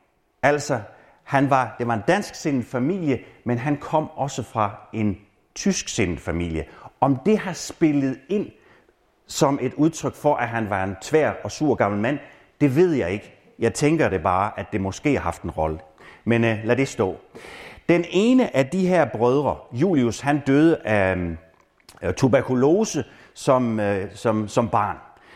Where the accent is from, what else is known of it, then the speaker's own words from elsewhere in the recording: Hjortkær, Region of Southern Denmark, Denmark; Og de kom så fra nabosognen til Hjortkær, hvor jeg kommer fra